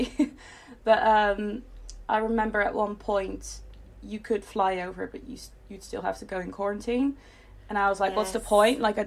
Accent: South Holland, Netherlands; now in United Kingdom; No, I'm from the Netherlands.

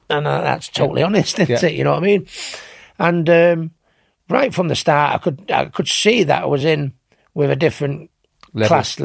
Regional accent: Manchester, North West England, United Kingdom; I'm a referee from Manchester

